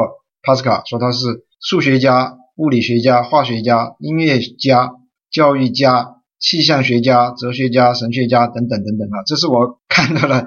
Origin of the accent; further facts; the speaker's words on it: Sichuan, China; 我们四川人可能讲成复活